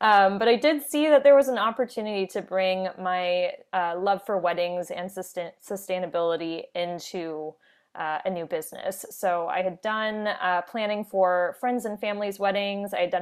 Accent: Orlando, Florida, United States; So I grew up actually in the States. I'm from the Orlando, Florida area.

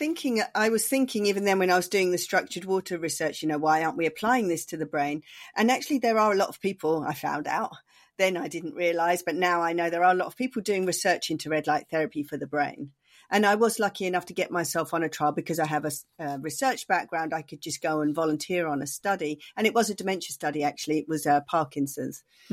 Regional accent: England, United Kingdom; now in California, United States; I moved to California from England and got involved in the biohacking thing.

